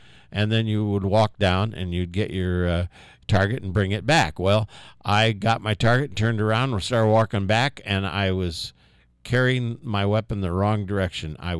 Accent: Indianapolis, Indiana, United States; born there; I was born in Indianapolis, but I don't remember any of that.

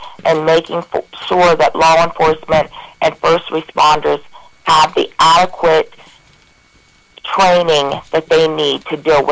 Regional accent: Ohio, United States; I grew up down in Morgan County, Ohio.

